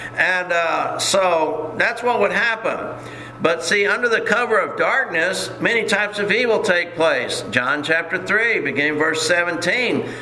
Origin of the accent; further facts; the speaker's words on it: Texas, United States; And growing up in Texas, I know that there's a thing called Johnson grass.